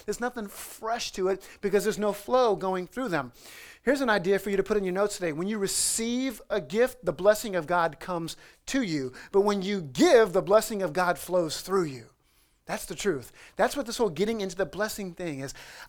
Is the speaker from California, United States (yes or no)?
no; New Orleans, Louisiana, United States; now in New York, United States; Most of you guys know that I grew up down in the New Orleans area in Louisiana. I married this New Yorker, you know, and I heard this clear call to the state of New York after I married a New Yorker.